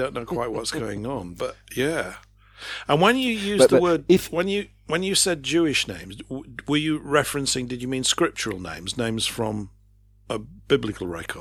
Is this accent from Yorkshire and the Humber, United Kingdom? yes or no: yes; Yorkshire and the Humber, United Kingdom; I'm from Yorkshire. We don't have any nobility up there.